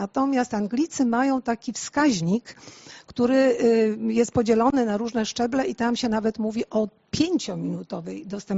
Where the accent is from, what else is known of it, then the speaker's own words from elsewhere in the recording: Gdańsk, Pomeranian Voivodeship, Poland; Ja jak studiowałam, to się uczyłam o Poznaniu, jestem gdańszczanką.